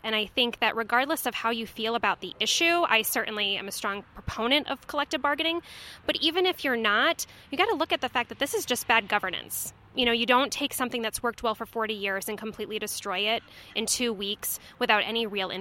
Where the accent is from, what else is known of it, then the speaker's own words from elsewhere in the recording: Rhode Island, United States; moved away as an adult; also born or lived in Washington, D.C.; now in Iowa, United States; Well, I'm originally from Rhode Island, lived in D.C. for 5 years after college, and moved to Iowa in 2003 with my husband